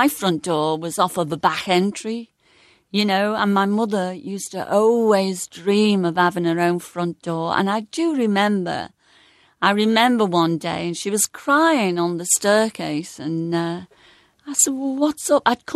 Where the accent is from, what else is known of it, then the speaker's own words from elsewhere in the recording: Liverpool, North West England, United Kingdom; Well, I was brought up on Scotty Road and I lived behind a barber shop, George Murray's, 380 Scotland Road, and next door to a Chinese laundry.